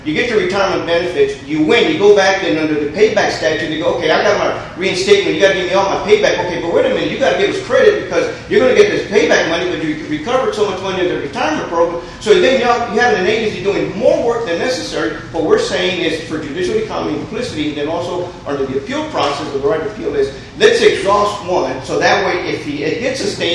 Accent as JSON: {"language": "English", "region": "Texas", "country": "United States", "said": "back when we're from Texas and under our rules of procedure, it's not final until 30 days later"}